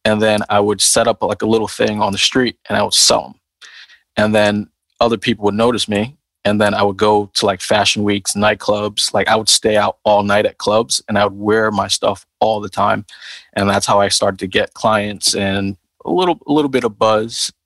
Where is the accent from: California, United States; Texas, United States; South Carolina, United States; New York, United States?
New York, United States; Queens; also born or lived in Brooklyn; I'm from Brooklyn. Then I grew up in Queens. So I did kind of the FUBU route.